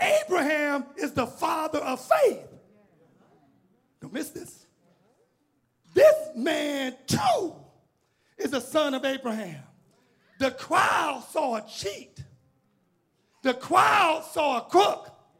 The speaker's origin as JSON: {"language": "English", "region": "Illinois", "country": "United States", "tie": "born or raised there", "said": "He grew up where I grew up in Robert Taylor Holmes Housing Project."}